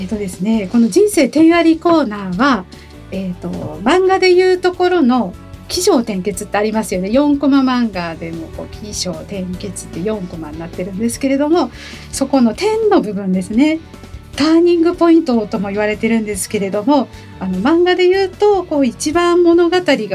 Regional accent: Shakujii, Tokyo, Japan; also born or lived in Ogikubo, Tokyo / Hidaka, Saitama; 出身地はですね、多分私東京の荻窪と母から聞いたんですけれども、育ちは石神井公園というところで育ちまして、学生時代はずっと埼玉の日高市というところですね、そこで育ちました。

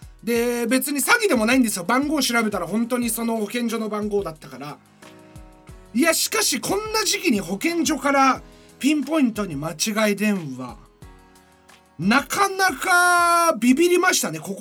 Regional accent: Mitsuke, Niigata, Japan; その俺の地元の市外局番なわけですね、新潟県見附市の。

